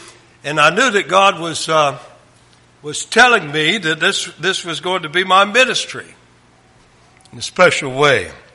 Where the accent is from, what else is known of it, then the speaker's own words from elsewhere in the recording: the South, United States; I grew up in Southern Baptist, and there was no rebuking in the preaching. It was soft, and the preachers were hirelings. A Southern Baptist preacher, for the most part, at least in the South where I grew up, is a hireling.